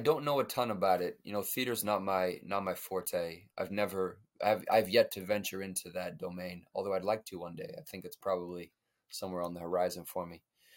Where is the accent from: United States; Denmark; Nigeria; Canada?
United States; Portland, Oregon; and I'm from Portland, Oregon, right? A small town that's north of California.